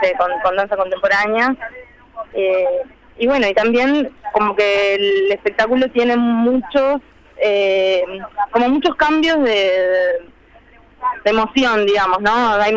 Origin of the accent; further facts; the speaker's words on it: Uruguay; yo creo que analizando la música también podemos encontrarnos como uruguayos, ¿no?